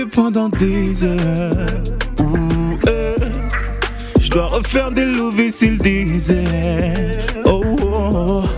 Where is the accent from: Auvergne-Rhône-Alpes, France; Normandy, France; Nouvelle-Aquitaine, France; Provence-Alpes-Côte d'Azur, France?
Provence-Alpes-Côte d'Azur, France; Marseille; moved away as an adult; now in Paris, France; En fait, je suis parti de Marseille, pardon, pour les études à la base.